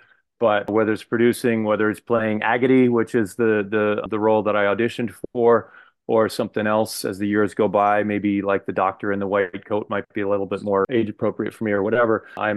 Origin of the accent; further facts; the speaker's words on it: Hawaii, United States; it's ironic because I grew up in Hawaii. You know, it's the most like outdoorsy place you could imagine.